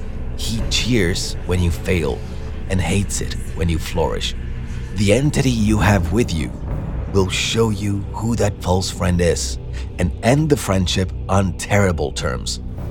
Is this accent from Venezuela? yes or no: yes; Nueva Esparta, Venezuela; also born or lived in Saint Thomas, US Virgin Islands; I live on a Venezuelan island in the Caribbean called Margarita. I've been here for most of my life, but I was born on St. Thomas Virgin Islands, actually.